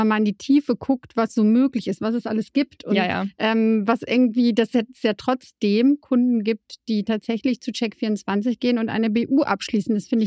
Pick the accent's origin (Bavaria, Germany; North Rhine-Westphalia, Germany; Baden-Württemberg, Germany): North Rhine-Westphalia, Germany; Neuss; Ich komme auch aus Neuss.